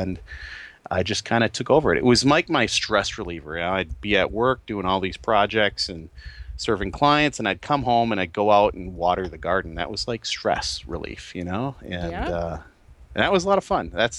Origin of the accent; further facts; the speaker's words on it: Wisconsin, United States; also born or lived in Illinois; now in Minnesota, United States; I'm actually from Wisconsin, and my wife will start snickering over at her desk, because I've lived most of my life in Minnesota. We also lived in Illinois for 9 years for job purposes.